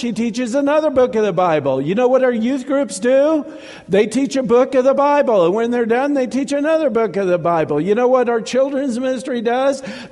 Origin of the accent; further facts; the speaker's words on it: Kansas, United States; I'm from Kansas originally, so that's the other reason you have to like me. I'm a farmer, all right? I'm a wheat farmer from Kansas.